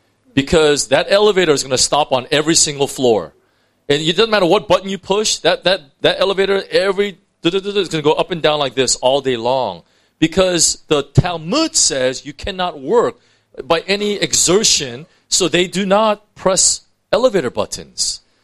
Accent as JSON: {"language": "English", "region": "California", "country": "United States", "lives_now": "Hong Kong", "said": "I'm from California. I used to be really chill and relaxed. Now that I'm in Hong Kong, I walk so fast"}